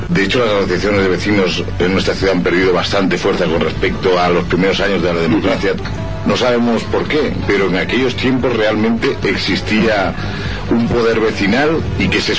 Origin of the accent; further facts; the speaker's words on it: Valencia, Valencian Community, Spain; está bien que Valencia, soy del Cabañal, está bien que Valencia se abra por fin al mar